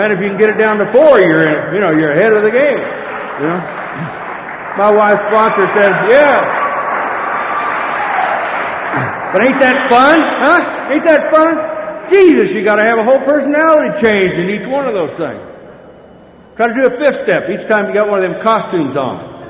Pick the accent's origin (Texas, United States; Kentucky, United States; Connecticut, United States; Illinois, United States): Texas, United States; And I go in and think, well, I'm from Texas.